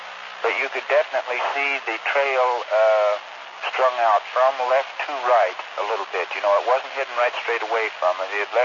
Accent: Oregon, United States; Incidentally, years back, I'm from Eastern Oregon Desert Country.

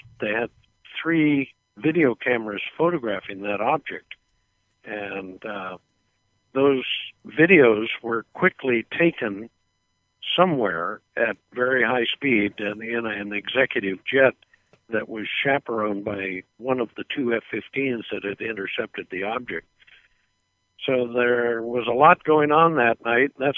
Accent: Missouri, United States; born there; I was born in Missouri 68 years ago

